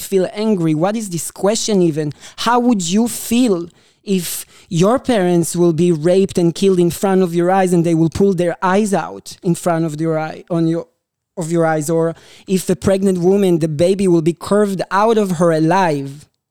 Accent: Israel; When I grew up in Israel, I was 16 years old and they were training me to hold a gun to protect myself.

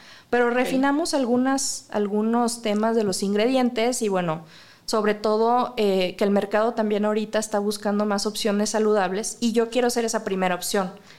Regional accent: Mexico; Como mexicanos, bueno, la salsa picante pues es toda la cultura, ¿no?

